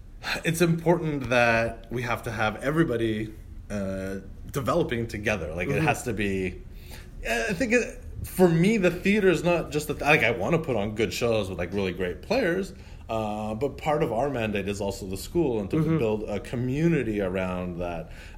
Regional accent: Montreal, Quebec, Canada; born there; I was born here in Montreal.

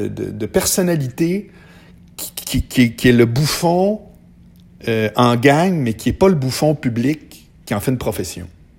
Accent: Charlesbourg, Quebec, Canada; moi je viens de Charlebourg

